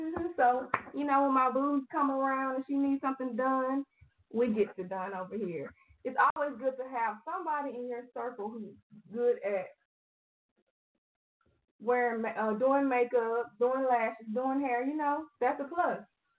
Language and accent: English; Louisiana, United States; accent: country; Well, I am from Louisiana. I don't have that country accent, but you will hear that accent if I'm getting upset.